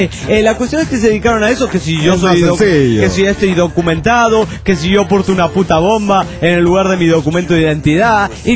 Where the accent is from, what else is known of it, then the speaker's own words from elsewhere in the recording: Tuluá, Valle del Cauca, Colombia; Tuluá, mi tierra natal, amenazaron a la policía.